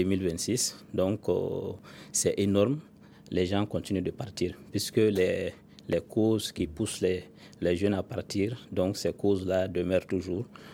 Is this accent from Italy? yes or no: no; Mali; la question migratoire est une question extrêmement importante donc, ici chez nous au Mali.